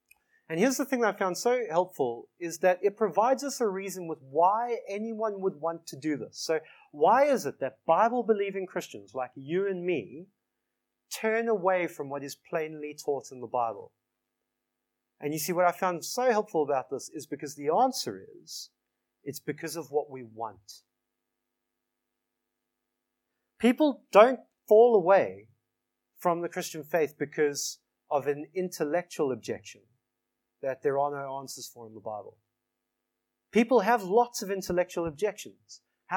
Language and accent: English; South Africa; I'm from South Africa.